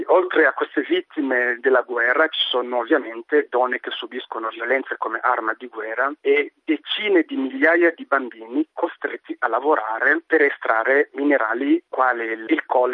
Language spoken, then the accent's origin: Italian; DR Congo; Vengo dalla Repubblica Democratica del Congo